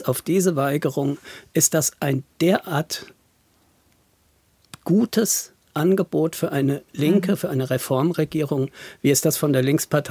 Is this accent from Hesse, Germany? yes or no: yes; Frankfurt, Hesse, Germany; Die kommt aus meiner Heimatstadt Frankfurt.